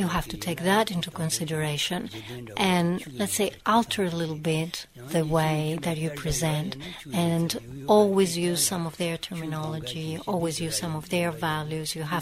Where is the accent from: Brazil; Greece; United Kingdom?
Greece; English is a second language; I come from Greece